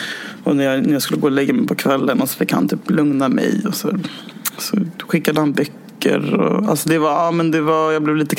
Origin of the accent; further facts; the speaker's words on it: Stockholm, Stockholm County, Sweden; jag hade lite coolhetspoäng för att jag var från Stockholm. Så jag fick typ lite så här... kom undan för att jag var från Stockholm.